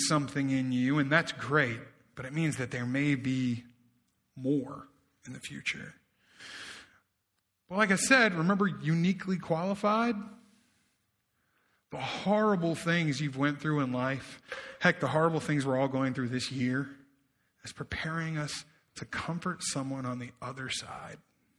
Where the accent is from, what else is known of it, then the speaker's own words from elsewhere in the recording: the South, United States; I'm a Dukes guy. You know, I'm from the South.